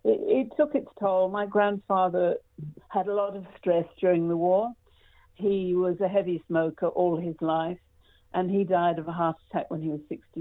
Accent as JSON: {"language": "English", "region": "England", "country": "United Kingdom", "tie": "born there", "said": "Yes, I was born in England"}